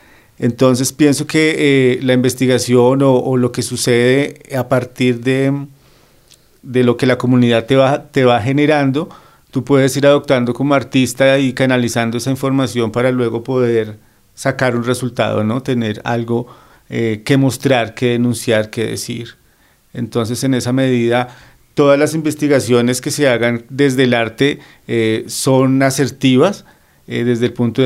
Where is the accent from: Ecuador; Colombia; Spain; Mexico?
Colombia; nuestras manos mantener viva no solamente una tradición y recopilar una serie de elementos que nos hacen como colombianos